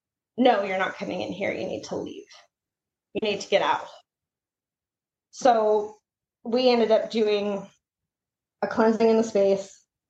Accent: Pacific Grove, California, United States; also born or lived in Pebble Beach; I grew up in Pacific Grove and Pebble Beach. We moved around a lot renting houses. So every couple of years we were in a new place, new house, new neighborhood, but in that area.

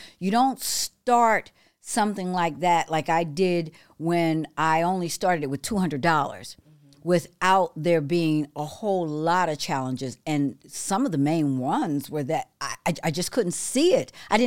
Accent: Detroit, Michigan, United States; And then went back to the University of Michigan in Dearborn, because I'm from Detroit. And I went back home

